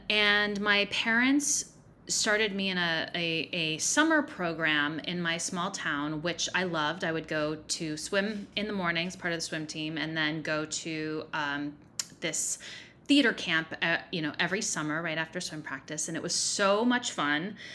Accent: California, United States; growing up in California, so far from anyone on Broadway or, professionally doing this

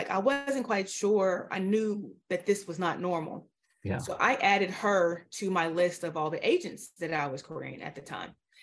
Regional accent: Illinois, United States; also born or lived in Chicago; I grew up in a teeny tiny town in Southern Illinois. I was born in Chicago, but I grew up in Southern Illinois.

